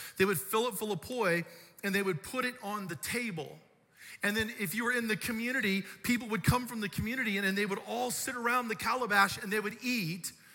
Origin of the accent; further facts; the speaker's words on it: Hawaii, United States; also born or lived in Oregon; I was born in Hawaii, and I grew up part of my life in Hawaii, and part of it in Oregon.